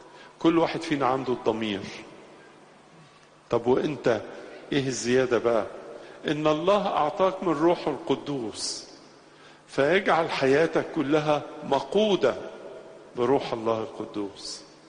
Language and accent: Arabic; Egypt; تاريخنا كمصريين